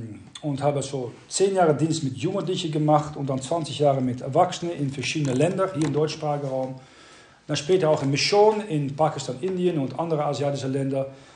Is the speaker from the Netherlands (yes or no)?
yes; Netherlands; German is a second language; ich bin aufgewachsen in Niederlanden, das hört ihr natürlich.